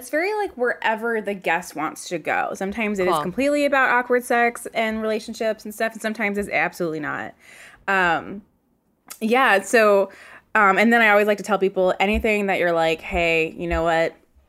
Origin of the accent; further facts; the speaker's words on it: Virginia, United States; And then I'm like, yeah, I'm from Virginia. Virginia has like multiple sects or like vernaculars of their own Southern accent.